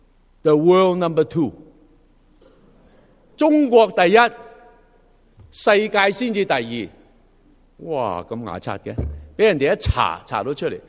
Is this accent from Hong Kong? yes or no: no; Canada; 你同我係加拿大人咪要爱加拿大囉，